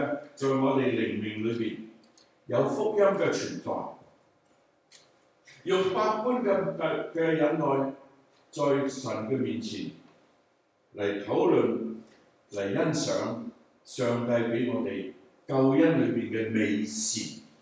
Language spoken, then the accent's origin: Chinese; China; accent: Chinese; 是不是因为我的英文带着我们中国人的口音呢？不是。是不是因为我的出生地不是在美国，所以你们不让我来呢？